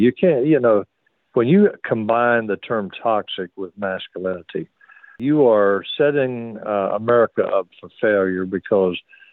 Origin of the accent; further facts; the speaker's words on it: North Carolina, United States; I'm glad to be on, and I'm certainly glad to be on in my home state.